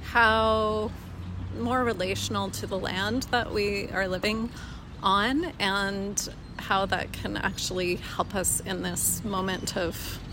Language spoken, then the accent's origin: English; British Columbia, Canada; I am here from Vancouver Island.